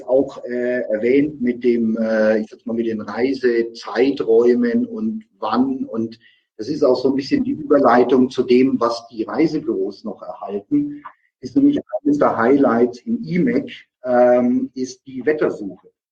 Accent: Nuremberg, Bavaria, Germany; Aus meiner Heimatstadt Nürnberg-Fürth

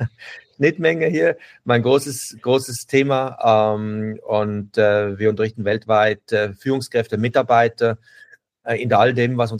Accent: Bottmingen, Basel-Landschaft, Switzerland; ich bin in Bottmingen, einem kleinen Dorf aufgewachsen in der Schweiz

